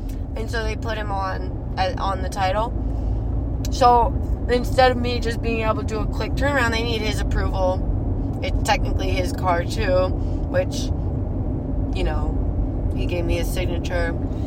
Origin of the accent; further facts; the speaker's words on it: New York, United States; I'm a New Yorker. I don't even want to put anything from New Jersey in my name.